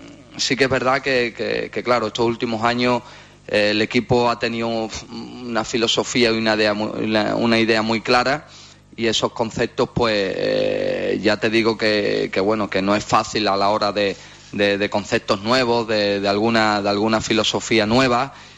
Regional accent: Spain; Como persona y como español

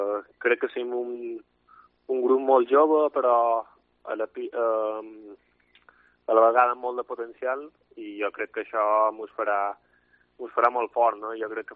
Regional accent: Balearic Islands, Spain; jo i en Miqui sobretot com a dos mallorquins

